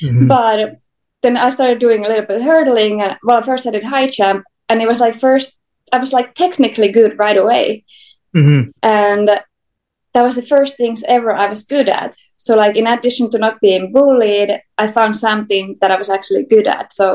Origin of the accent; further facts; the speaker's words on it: Kirkkonummi, Uusimaa, Finland; it was like 2 miles to my school, 2 miles to my friends. I lived in the middle of nowhere.